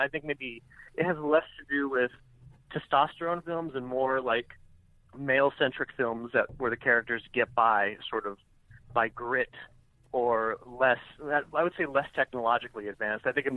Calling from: Phoenix, Arizona, United States; I'm calling from Phoenix, Arizona.

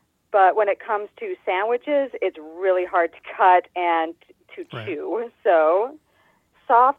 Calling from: Gilbert, Arizona, United States; I am calling from Gilbert, Arizona.

